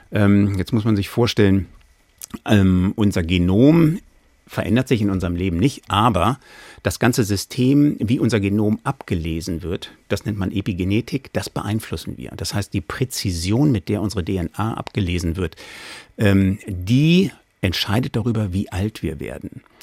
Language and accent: German; Cologne, North Rhine-Westphalia, Germany; ich komme ja aus Köln, das ist eine sehr lebhafte Stadt